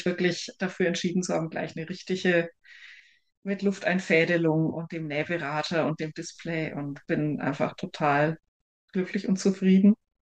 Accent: Bavaria, Germany; ich komme aus dem Raum Nürnberg-Ansbach

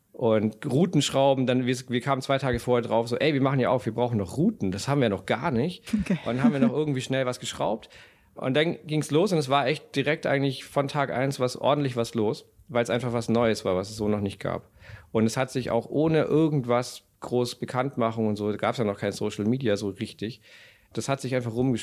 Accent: Southern Germany, Germany; Also ich komme aus Süddeutschland.

